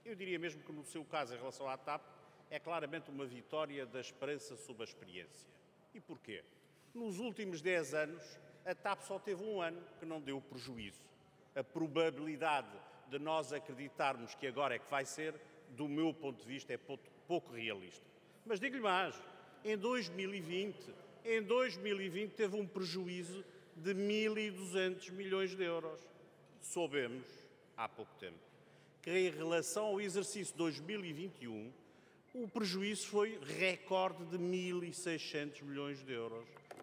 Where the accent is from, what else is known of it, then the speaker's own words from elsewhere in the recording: Azores, Portugal; sou açoriano com muito gosto e com muita honra